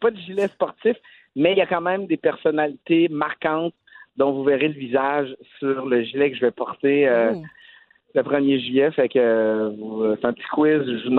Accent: Quebec, Canada; Je suis comme fier de dire, hey, le fait français, le Québec, on existe, on est entendu de la Colombie-Britannique jusqu'à la Maritime.

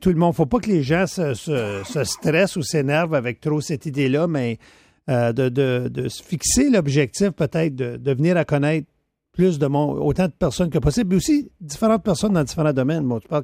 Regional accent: Chelmsford, Ontario, Canada; je viens du nord de l'Ontario, dans un petit village de Chelmsford, où finalement, écoute, je dirais que c'était peut-être trois quarts de la population, peut-être un peu plus, qui était francophone, mais il y avait les anglophones.

